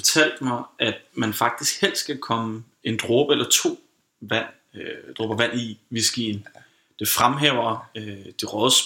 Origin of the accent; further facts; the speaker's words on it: Capital Region of Denmark, Denmark; now in Copenhagen, Denmark; og kommer ud fra Østerbro, født og opvokset op i Nordsjælland.